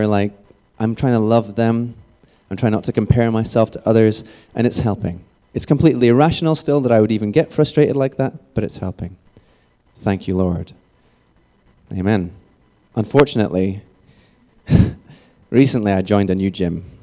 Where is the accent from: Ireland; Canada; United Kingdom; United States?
United Kingdom; Scotland; I'm Scottish originally, and you probably can't tell from my accent necessarily, although a lot of you know that, I'm not great at rolling my R's